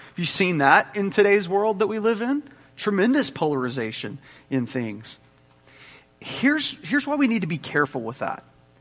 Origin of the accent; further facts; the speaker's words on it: United States; How dare you stereotype me as an American?